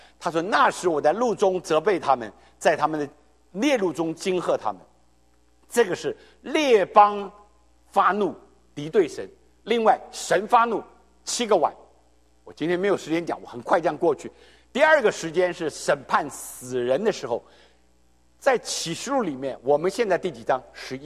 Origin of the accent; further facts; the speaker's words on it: China; 你说我从中国来，中国这几十年是无神教育，没什么稀奇啊